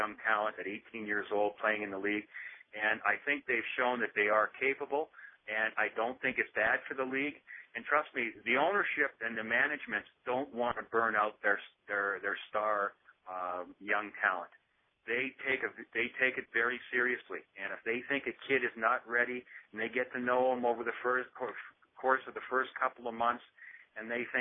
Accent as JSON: {"language": "English", "town": "Winnipeg", "region": "Manitoba", "country": "Canada", "tie": "born or raised there", "said": "I grew up in Winnipeg, but I ended up going to the University of Wisconsin."}